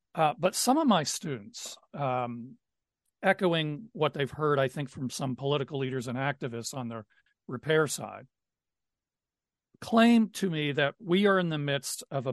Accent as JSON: {"language": "English", "region": "Virginia", "country": "United States", "tie": "born or raised there", "said": "I grew up in Virginia in the 60s."}